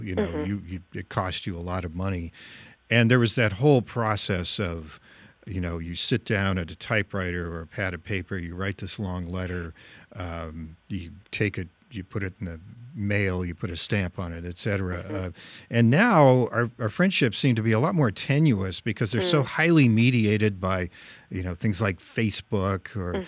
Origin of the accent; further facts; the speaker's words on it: Midwest, United States; I should say I'm from the Midwest too, so I fully understand what you're saying.